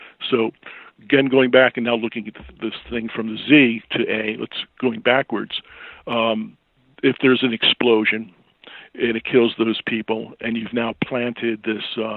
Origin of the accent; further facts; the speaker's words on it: Green Brook, New Jersey, United States; because I grew up in New Jersey.